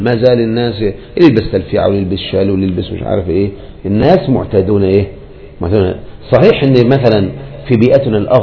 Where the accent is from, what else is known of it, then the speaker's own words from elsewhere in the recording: Egypt; تلقى واحد عندنا في مصر الآن